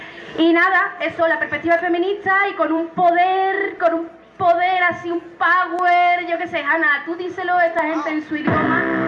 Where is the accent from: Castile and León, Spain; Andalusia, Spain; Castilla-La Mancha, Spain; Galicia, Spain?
Andalusia, Spain; Seville; actriz, escritora, ella es de León, yo soy de Sevilla